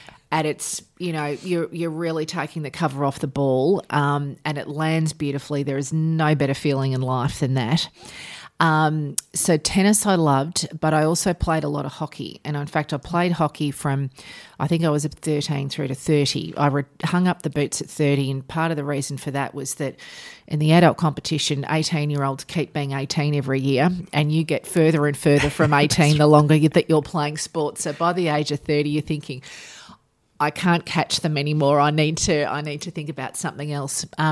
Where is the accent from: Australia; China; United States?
Australia; Geelong, Victoria; Well, I was born in Baxter House in Geelong, as many of us were, and I did my early formative years growing up in Geelong and in Herne Hill specifically.